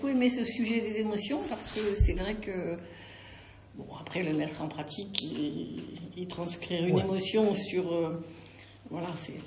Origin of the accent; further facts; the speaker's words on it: Antilles, France; J'ai profité d'un séjour en métropole, puisque je viens des Antilles, pour faire des choses que je ne fais pas là-bas.